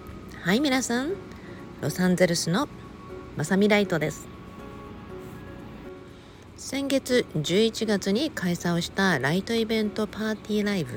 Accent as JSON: {"language": "Japanese", "region": "Okinawa", "country": "Japan", "tie": "born or raised there", "said": "私は沖縄生まれの沖縄育ちだったので、"}